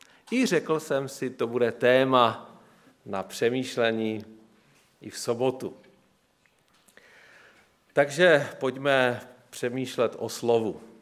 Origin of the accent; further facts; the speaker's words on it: Silesia, Czechia; A hned na nás poznají, že jsme tady někde ze Slezska, z Moravy. No a je to dané tím, že máme trošičku jinou řeč nebo jiné délky a podobně.